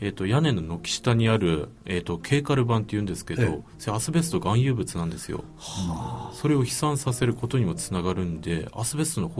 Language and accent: Japanese; Niigata, Japan; いやでもまあ自分あの新潟出身なんですけど